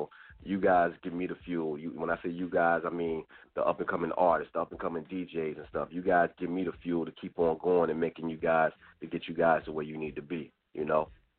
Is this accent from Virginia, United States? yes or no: yes; Richmond, Virginia, United States; I'm from VA. I'm from Richmond.